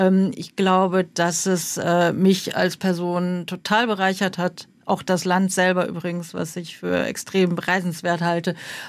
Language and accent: German; Germany; also born or lived in South Korea; Ich bin in Südkorea geboren und bin dort ausgesetzt worden und war dann Findelkind und war im Kinderheim und in der Pflegefamilie und bin dann nach Deutschland adoptiert worden.